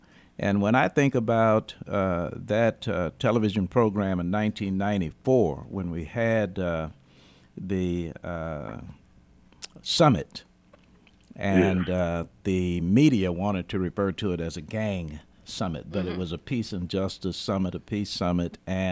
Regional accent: Chicago, Illinois, United States; And let me say to I grew up in Chicago, and old Mayor Daley used to say to both of you

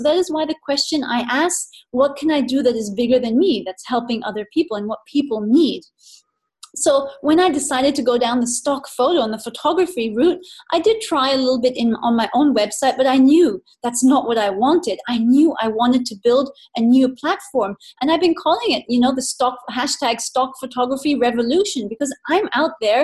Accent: Nepal; also born or lived in Bangkok, Thailand / India / Hong Kong; So I was born in Thailand, in Bangkok, and I grew up in Nepal mainly, and then India, Hong Kong. So Southeast Asia.

